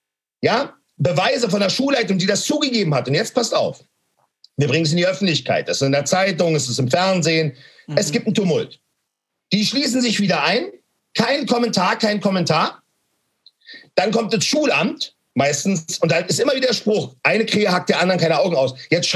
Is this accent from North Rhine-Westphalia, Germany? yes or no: no; Berlin, Germany; Schaut mal, ich komme aus Berlin.